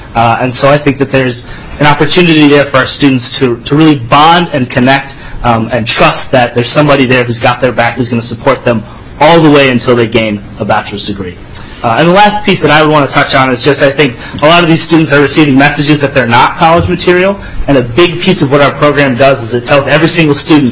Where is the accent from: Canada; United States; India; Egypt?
United States; St. Paul, Minnesota; I'm a St. Paul native. I grew up here in Minnesota, and I went to St. Olaf College.